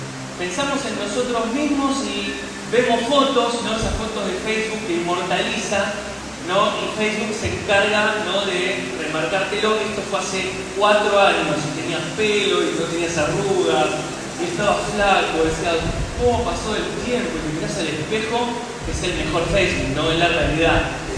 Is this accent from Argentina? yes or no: yes; Argentina; Pero bueno, nosotros somos así los argentinos, importamos cultura